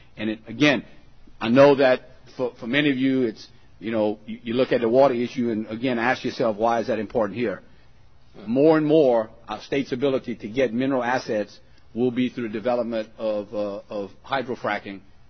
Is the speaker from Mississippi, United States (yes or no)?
no; Louisiana, United States; I don't know the answer to that question, but I know that property in my hometown is less expensive than property in the adjoining parish.